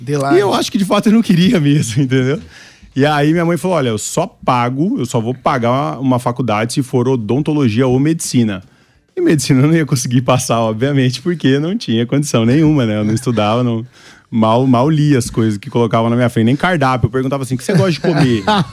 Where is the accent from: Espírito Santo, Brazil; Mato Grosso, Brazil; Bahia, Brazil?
Mato Grosso, Brazil; also born or lived in Pará; Sou mato-grossense de criação e coração.